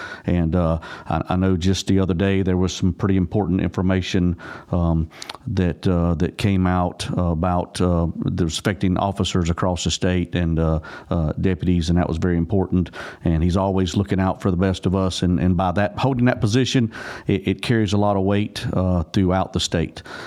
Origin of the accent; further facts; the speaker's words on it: Mooresville, North Carolina, United States; That whole area of Iredell County, which I'm from Mooresville area